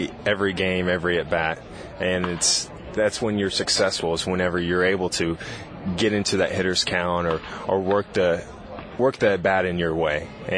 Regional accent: Dallas, Texas, United States; I'm from Dallas, and we go to almost every game.

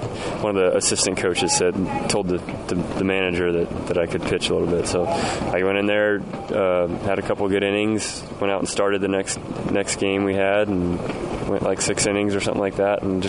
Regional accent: Seattle, Washington, United States; but it definitely helps growing up in Seattle.

